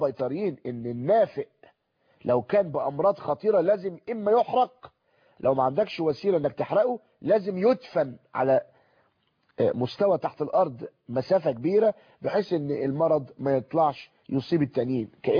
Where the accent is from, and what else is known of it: Egypt